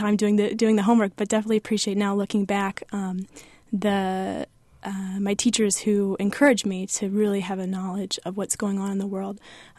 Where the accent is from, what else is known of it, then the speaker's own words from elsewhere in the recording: Abington Township, Pennsylvania, United States; also born or lived in Illinois; now in Champaign, United States; Well, I grew up actually in Pennsylvania, just north of Pennsylvania in Abington Township.